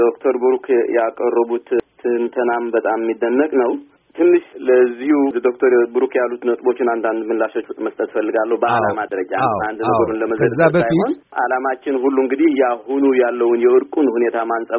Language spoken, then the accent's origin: Amharic; Keren, Anseba, Eritrea; እኔ በዛው ጦርነት ጊዜ ተወልጄ በዛ ጦርነት ጊዜ ያደግኩ ሰው ነኝ እኔ ያደግኩበት አካባቢ ብዙ ጊዜ እኔ የኖርኩበት ከረን የሚባል አካባቢ ነው